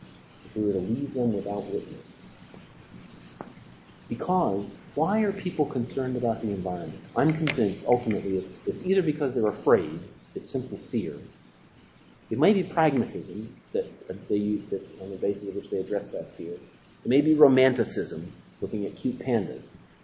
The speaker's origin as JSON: {"language": "English", "town": "Souderton", "region": "Pennsylvania", "country": "United States", "tie": "born or raised there", "said": "I walk around my hometown at night, Souderton."}